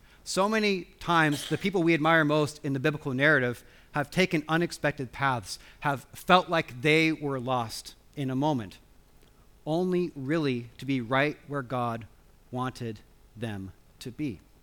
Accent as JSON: {"language": "English", "region": "Washington", "country": "United States", "tie": "born or raised there", "said": "I have many memories growing up in Washington State with my family going on camping trips to the state of Idaho"}